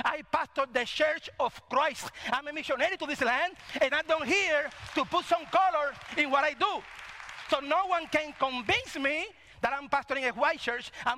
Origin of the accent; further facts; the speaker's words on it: Cuba; But I come from Cuba, church.